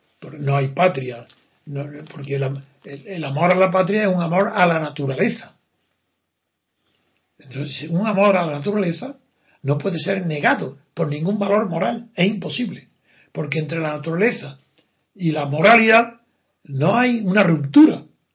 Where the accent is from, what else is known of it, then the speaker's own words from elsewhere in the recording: Spain; ¿Acaso eso impide que sigamos siendo españoles?